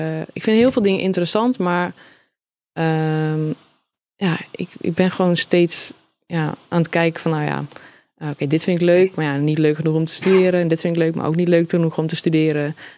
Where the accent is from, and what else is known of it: Borne, Overijssel, Netherlands; born there